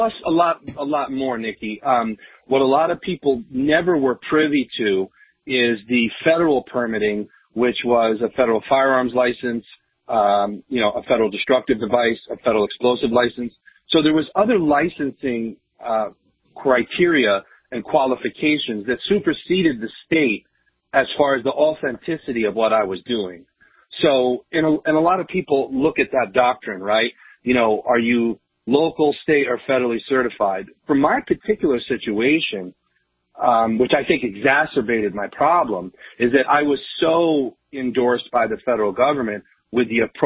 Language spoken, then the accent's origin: English; New York, United States; now in Vermont, United States; you know, for me personally, you know, I grew up in New York. You know, everybody in my neighborhood was a little bit of everything.